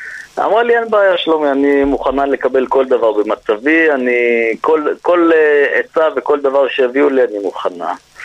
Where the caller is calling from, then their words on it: Jerusalem, Jerusalem District, Israel; מירושלים.